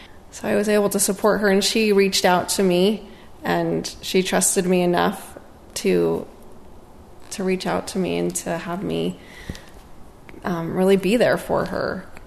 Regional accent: Salt Lake City, Utah, United States; I'm white. I'm from Salt Lake City, and I'm Mormon.

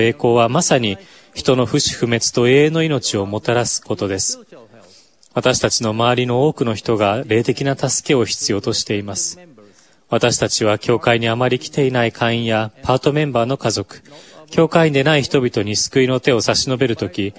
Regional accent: Matsumoto, Nagano, Japan; 私は日本の長野県松本市で生まれ育ちました。冬季オリンピック、長野オリンピックの開催地の近くです。私の故郷はソルトレークシティと地形がよく似ており、美しい山々に囲まれた盆地です。

